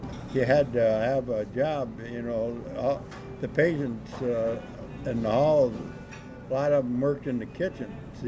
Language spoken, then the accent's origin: English; Cadillac, Michigan, United States; I'm from Cadillac, and when I went there one day, I run into her on the street, and she was living in assisted living down there in Cadillac.